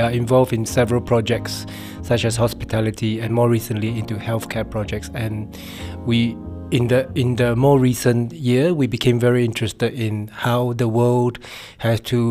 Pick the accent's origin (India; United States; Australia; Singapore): Singapore; moved away as an adult; now in London, United Kingdom; I'm a Singaporean and I've moved to London 3.5 years ago.